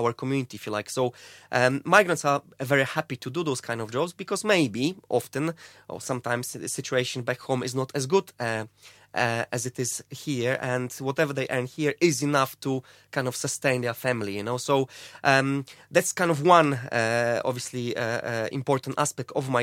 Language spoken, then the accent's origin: English; Poland; I am from Poland originally, and obviously that's my background, if you like.